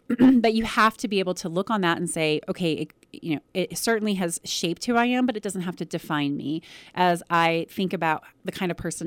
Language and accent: English; Montrose, Colorado, United States; now in Durango, United States; I'm a hometown, I'm a homegrown Montrose, homegrown Colorado girl. I grew up in Montrose. And so I've lived in Durango here for 17 years now.